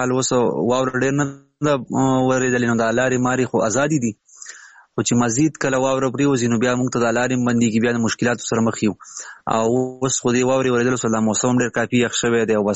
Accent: Khyber Pakhtunkhwa, Pakistan; موږ خو څه د وزیرستان کډوال یو

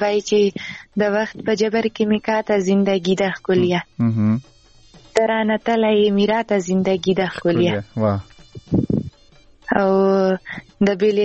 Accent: Khyber Pakhtunkhwa, Pakistan; زه خپرې له وزیرستان یم

